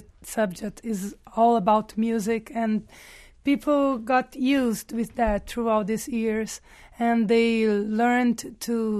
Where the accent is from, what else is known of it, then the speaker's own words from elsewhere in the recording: Rio de Janeiro, Brazil; English is a second language; Yeah, in Rio, I'm from Rio, I'm Carioca, and we used to spell the T as Ch.